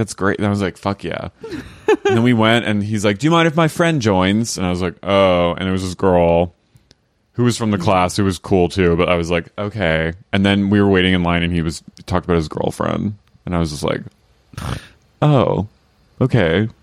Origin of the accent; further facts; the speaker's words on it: United States; he knew I was from America